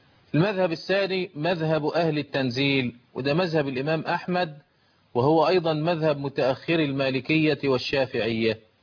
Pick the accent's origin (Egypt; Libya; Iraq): Egypt; بمذهب أهل القرابة المعمول به عندنا في مصر